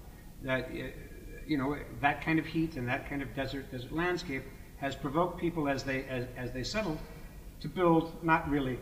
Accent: Boston, Massachusetts, United States; I'm from New York, or Boston. I'm from Boston.

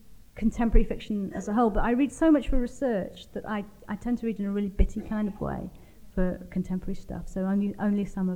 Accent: Wales, United Kingdom; also born or lived in London; now in Warwickshire, United Kingdom; I do visit Wales a lot, but I grew up in a very Anglo part of Wales, Pembrokeshire. And I feel that having lived away from Wales for so long and having only really quite a marginal connection with it, I would feel like a bit of a fraudster claiming a big Welsh identity now.

